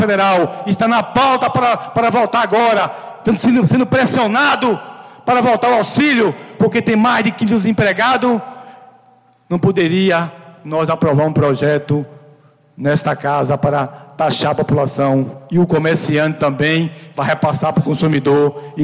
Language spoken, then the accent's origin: Portuguese; Baixa Grande, Bahia, Brazil; Eu quero fazer o melhor para a minha terra, eu quero defender os baixagrandenses